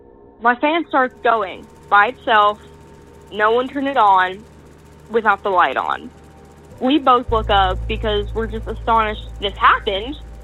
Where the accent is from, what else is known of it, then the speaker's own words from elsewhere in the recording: Indiana, United States; I'm from Evanston, Indiana.